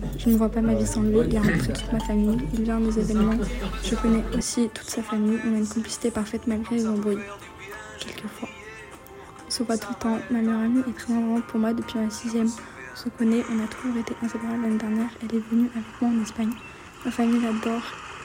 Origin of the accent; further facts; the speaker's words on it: Oust, Occitanie, France; also born or lived in Die; Je suis née à Die, mais j'ai toujours habité à Oust.